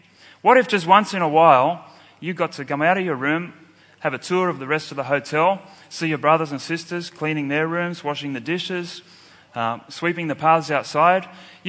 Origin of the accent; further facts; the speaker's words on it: Sydney, New South Wales, Australia; I'm from Sydney, Australia